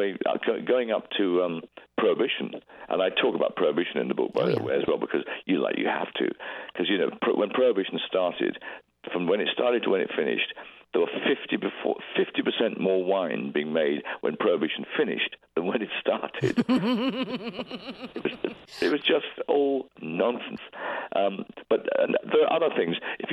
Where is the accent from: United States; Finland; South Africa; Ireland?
Ireland; I don't normally do toast, but because I'm Irish, I will just have, I'll give you a beautiful, sweet Sláinte.